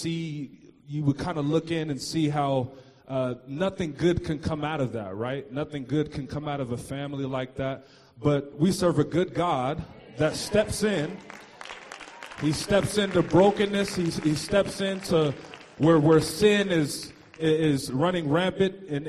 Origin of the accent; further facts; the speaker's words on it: Seattle, Washington, United States; So, yeah, I'm originally from Seattle. Grew up with my mom and my dad at the time.